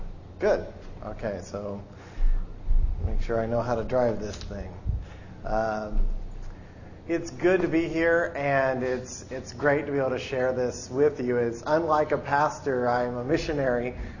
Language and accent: English; Missouri, United States; now in Cambodia; and I'm from Missouri too, so it's we'll have to talk and speak. We'll slip into our native dialect.